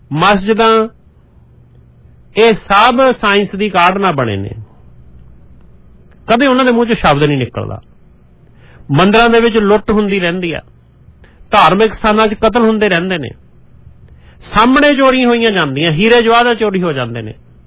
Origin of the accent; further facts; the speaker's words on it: Punjab, India; ਮੈਂ ਵੀ ਇੰਡੀਅਨ ਹਾਂ, ਮੈਨੂੰ ਮਾਣ ਆ, ਪੰਜਾਬੀ ਹਾਂ, ਇੰਡੀਅਨ ਆ